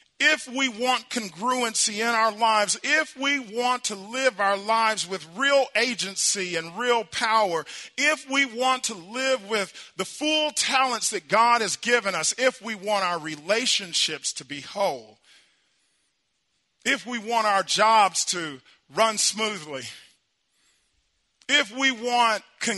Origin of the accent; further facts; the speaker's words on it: Hartshorne, Oklahoma, United States; I remember when I was growing up in Hartshorne, I used to work at a horse stable in Hartshorne.